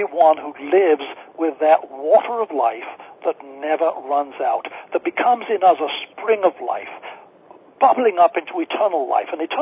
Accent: Yorkshire and the Humber, United Kingdom; I grew up in the Church of England, in Yorkshire, in England

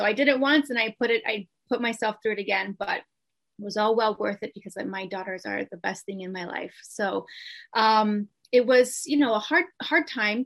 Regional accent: Rochester, New York, United States; I am from Rochester, New York, and I just turned 40

